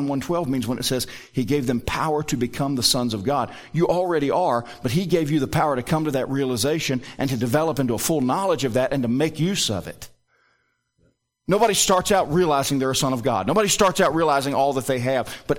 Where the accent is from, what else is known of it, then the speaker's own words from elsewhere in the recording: Southern US, United States; Now, I know I'm a Southerner.